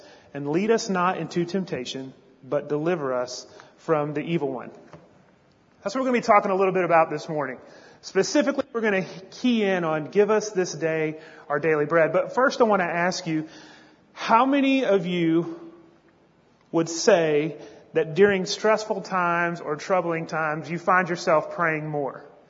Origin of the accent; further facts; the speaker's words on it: El Paso, Texas, United States; One time I was driving from El Paso, which is my home and where our original mission was in Juarez, still is.